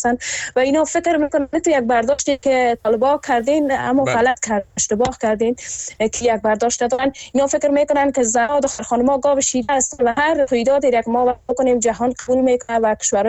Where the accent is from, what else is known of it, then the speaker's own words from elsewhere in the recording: Kabul, Afghanistan; من حسه یک جوانی که در افغانستان بزرگ شدم و مخصوصا در شهر کابل